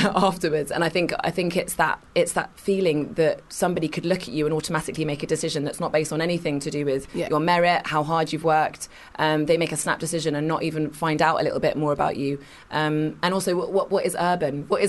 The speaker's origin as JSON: {"language": "English", "town": "Kingston", "region": "London", "country": "United Kingdom", "tie": "born there", "said": "I was born in Kingston in Surrey, went to uni, did all of that stuff"}